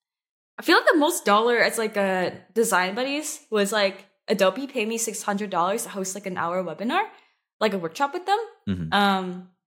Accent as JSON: {"language": "English", "town": "San Francisco", "region": "California", "country": "United States", "said": "So I am from San Francisco. I've been in LA for a week now"}